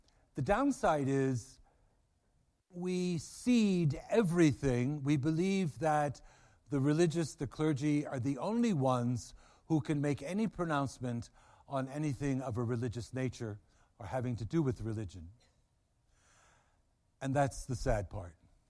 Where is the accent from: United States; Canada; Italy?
United States; Baltimore, Maryland; And mind you, I'm from Baltimore.